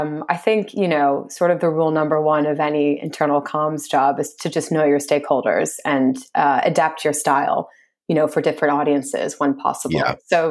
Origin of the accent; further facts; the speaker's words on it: Chicago, Illinois, United States; moved away as an adult; now in London, United Kingdom; I'm originally from Chicago, in the States. I've been in the UK for about 10 years though, so it's been a while.